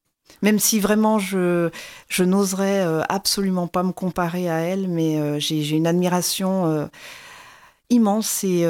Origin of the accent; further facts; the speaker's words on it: Auvergne-Rhône-Alpes, France; now in Douai, France; je ne suis pas native de Douai. Je suis native de l'Isère et c'est vrai que je me suis beaucoup attachée à la ville de Douai.